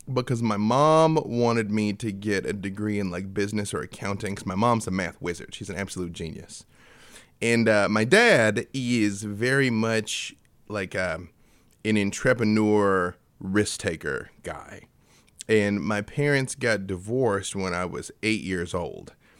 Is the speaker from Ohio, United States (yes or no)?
no; Little Rock, Arkansas, United States; To go back to the beginning, I'm from Little Rock, Arkansas.